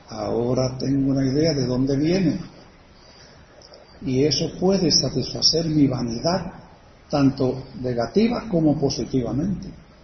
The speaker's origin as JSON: {"language": "Spanish", "town": "Naguabo", "country": "Puerto Rico", "said": "Ahora yo digo, soy de Naguabo y ahí incluyo a todos los barrios del pueblo."}